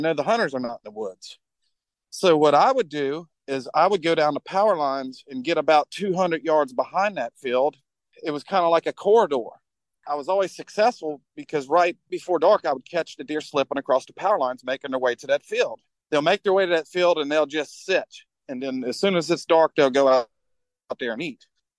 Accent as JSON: {"language": "English", "town": "Biloxi", "region": "Mississippi", "country": "United States", "said": "I'm from Biloxi, Mississippi, southeastern United States. I'm about a mile from the Gulf of Mexico."}